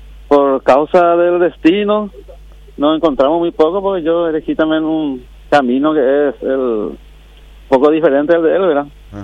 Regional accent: Central, Paraguay; porque como paraguayo y como del Departamento Central, todos queremos que Paraguay sea mejor.

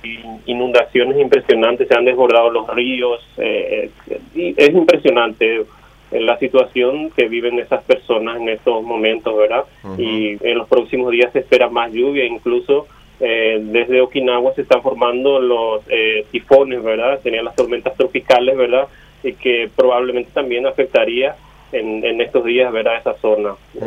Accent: Paraguay; now in Japan; no somos muchos los paraguayos que vivimos también acá

